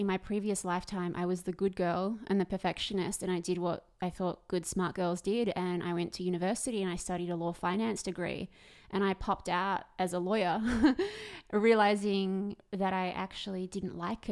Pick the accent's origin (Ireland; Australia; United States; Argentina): Australia; I come from the land down under.